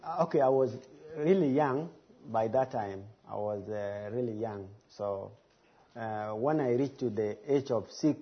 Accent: Aweil, Northern Bahr el Ghazal, South Sudan; born there; Okay, I was born in Awil. Awil is in southern Sudan.

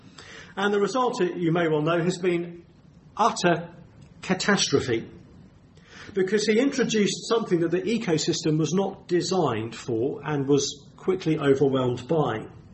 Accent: South East England, United Kingdom; That might have been more fun than growing up down in Kent.

